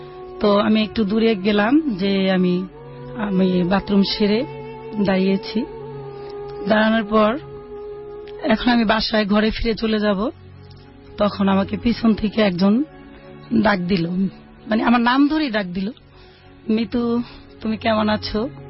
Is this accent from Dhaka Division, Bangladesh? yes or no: yes; Dhaka, Dhaka Division, Bangladesh; আমার বাবা দেশের বাইরে থাকতো, তা আমরা ঢাকায় বড় হয়েছি।